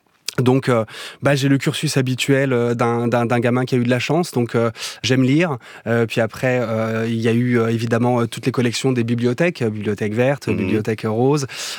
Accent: Toulouse, Occitanie, France; born there; Alors on est tous nés à Toulouse, mais en fait on a quitté Toulouse. Je vais dire que j'ai un endroit de cœur, c'est l'Aveyron.

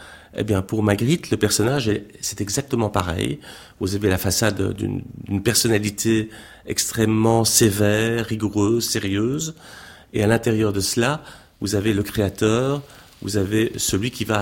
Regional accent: Brussels, Brussels-Capital Region, Belgium; born there; je suis né à Bruxelles

